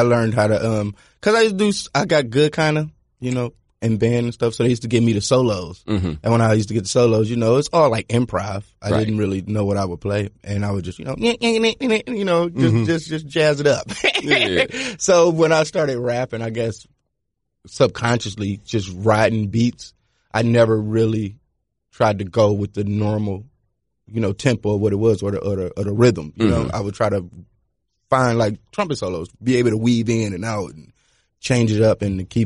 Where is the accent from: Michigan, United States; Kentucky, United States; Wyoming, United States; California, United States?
Michigan, United States; Detroit; But growing up in Detroit, it was we never had like an outlet kind of.